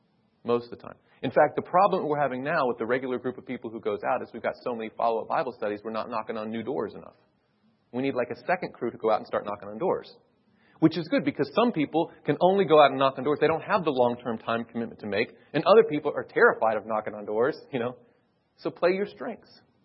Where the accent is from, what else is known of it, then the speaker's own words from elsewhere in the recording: United States; I was in Switzerland with him, and I was from the States